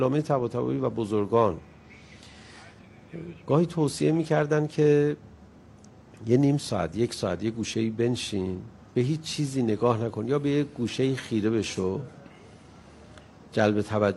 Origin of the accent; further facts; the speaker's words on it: Iran; بهم برخورد به عنوان یه ایرانی، گفتم من به عنوان یه ایرانی اینو حذف کنم